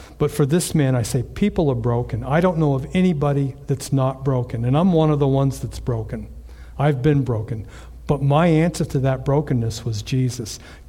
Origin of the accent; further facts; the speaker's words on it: United States; the driver says to me, "You're American." I guess he could tell from my accent, right? And so I said, "Yes."